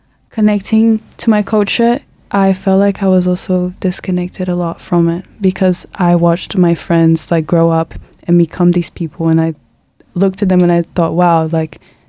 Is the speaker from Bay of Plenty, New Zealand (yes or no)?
no; Nelson, New Zealand; But like growing up in New Zealand, Nelson, I'm like surrounded by much more of a multicultural environment.